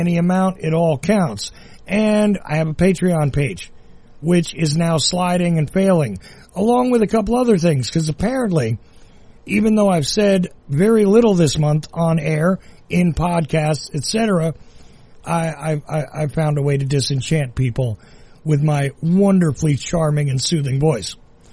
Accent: Northeast, United States; since I am from the Northeast and I've been told I talk too fast

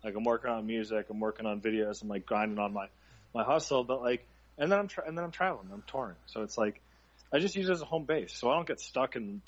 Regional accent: Boston, Massachusetts, United States; now in California, United States; I'm from Boston originally, but yeah, I've lived out here for, you know

